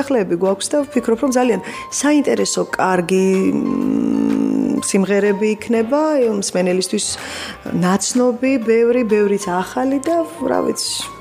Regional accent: Kutaisi, Imereti, Georgia; ძალიან მიყვარს ეს ქალაქი, იქიდან გამომდინარე, რომ მთელი ჩემი ბავშვობა იქ მაქვს გატარებული და ამ ქალაქის წარმომადგენელს გავყევე შემდეგ უკვე ცოლად და ნუ მიხვდი ხო რაც მაკავშირებს ეს ქუთაისთან

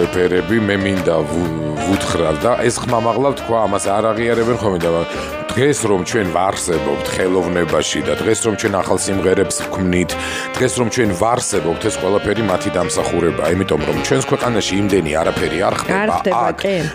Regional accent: Tbilisi, Georgia; არა, გენაცვალე, მე დავიბადე ისანში, ცხოვრობდი ისანში, გავიზარდე ისანში.

